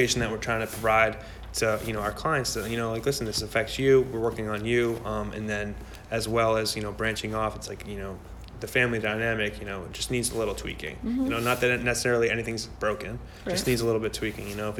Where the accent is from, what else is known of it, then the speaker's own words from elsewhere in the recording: Wayne, New Jersey, United States; Yeah, I'm near Patterson. I mean, Wayne, you know, it's like, you know, very, it's pretty suburban